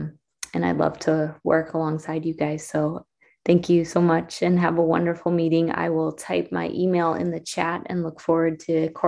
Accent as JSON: {"language": "English", "region": "Alaska", "country": "United States", "tie": "born or raised there", "said": "A brief background, I was born and raised here in Alaska, and this is my home."}